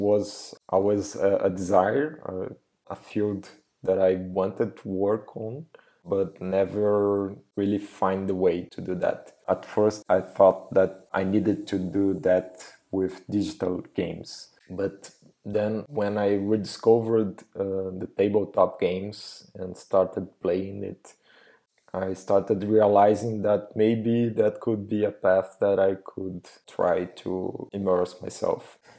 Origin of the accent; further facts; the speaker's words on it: Brazil; English is a second language; from Brazil.